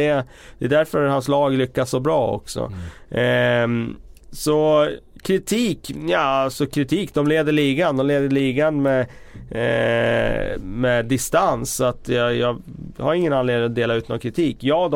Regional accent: Västerås, Västmanland County, Sweden; Det har jag inte fått sedan jag jobbade på lokaltidningen hemma i Västerås, tror jag

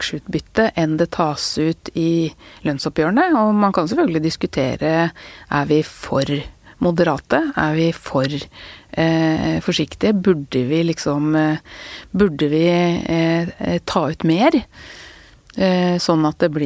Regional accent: Oslo, Norway; Sånn var det ikke når jeg vokste opp i Groruddalen, det helt riktig.

